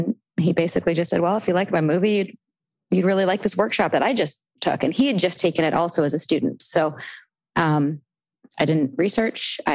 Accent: Canada; Well, I'm from Canada and I'm born and raised here.

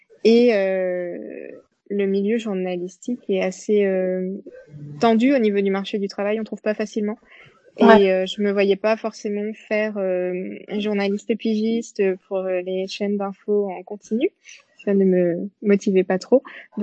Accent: Saint-Félix, Nouvelle-Aquitaine, France; Alors, je viens de Charente, Saint-Félix. C'est une petite ville à côté d'Angoulême.

